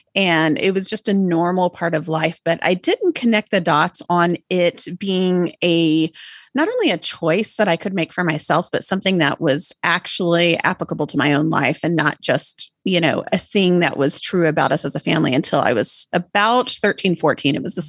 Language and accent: English; Austin, Texas, United States; also born or lived in Oregon; I was born and raised in Austin. Okay. And then we traveled a lot. We lived overseas. We lived in Oregon.